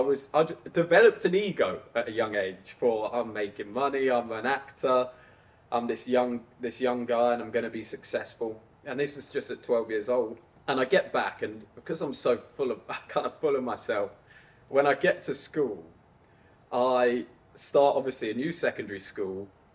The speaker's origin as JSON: {"language": "English", "town": "Peterborough", "region": "East of England", "country": "United Kingdom", "tie": "born or raised there", "also_born_or_lived": "Coventry", "said": "I lived in Coventry for a bit. Then we moved to a place called Peterborough. And I grew up"}